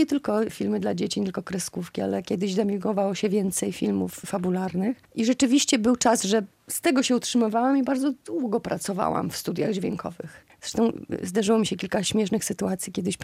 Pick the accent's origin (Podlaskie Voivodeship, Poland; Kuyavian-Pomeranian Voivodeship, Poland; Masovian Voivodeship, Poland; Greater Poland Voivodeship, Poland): Podlaskie Voivodeship, Poland; Białystok; Ja cały czas jestem stąd. Już mieszka tu tylko mama, natomiast ja tu przyjeżdżam często.